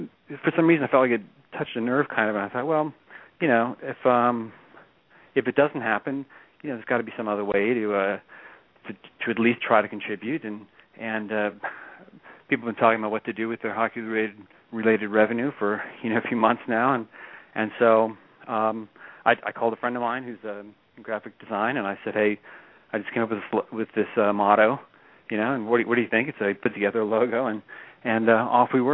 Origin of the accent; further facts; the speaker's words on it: Austin, Texas, United States; I'm from Austin, and there's actually quite a bit of hockey here nowadays.